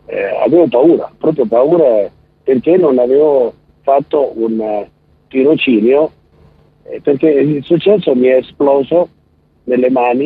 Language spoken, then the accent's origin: Italian; Rome, Lazio, Italy; Però ormai sono passati 50 anni, quindi, come si dice a Varese, chi se ne frega, io sono romano.